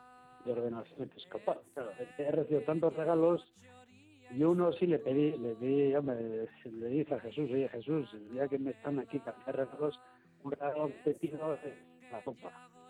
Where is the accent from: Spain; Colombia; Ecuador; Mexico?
Spain; Bilbao, Basque Country; now in Finland; lo vi con un amigo, que él es también de Bilbao, pero la verdad es que somos muy pocos, en Finlandia somos pocos de Bilbao.